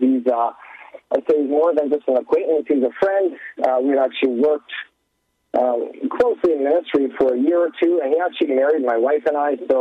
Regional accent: Winnipeg, Manitoba, Canada; moved away as an adult; I'm originally from Manitoba, born just outside of Winnipeg, Manitoba. I came out here.

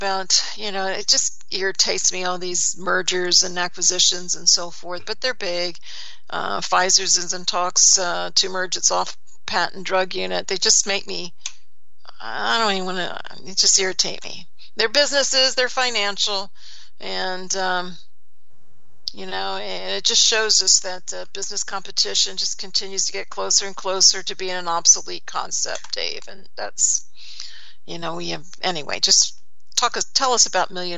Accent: Pennsylvania, United States; So, of course, everyone knows I'm from Pennsylvania and you're in Pennsylvania.

